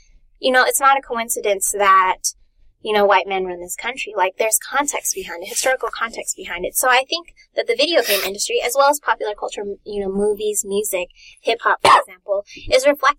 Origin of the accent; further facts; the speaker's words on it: California, United States; Well, I'm from the Bay, actually.